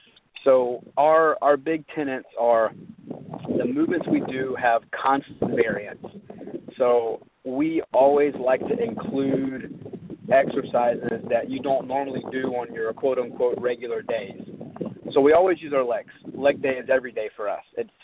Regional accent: Savannah, Georgia, United States; Okay. I'm actually from Savannah. I was born and raised here.

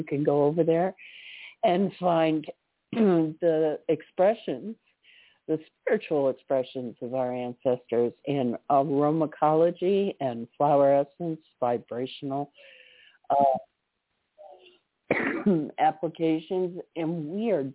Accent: Boca Raton, Florida, United States; My sister and I grew up in Boca, between Boca and Lighthouse Point, so it was like going home in a way

